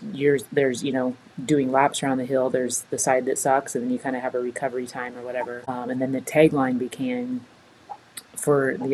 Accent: Friend, Nebraska, United States; So I grew up in Friend, which is 45 minutes from here. The small town kid that couldn't wait to get out kind of thing.

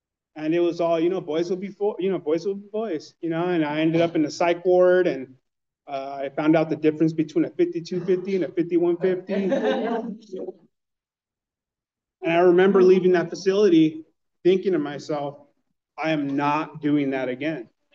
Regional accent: East Los Angeles, California, United States; now in Riverside, United States; But I am from East LA, and I moved out to Riverside.

